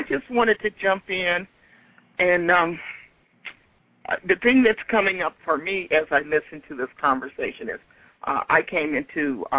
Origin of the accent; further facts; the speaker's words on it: Los Angeles, California, United States; I'm from Los Angeles. So it was in Los Angeles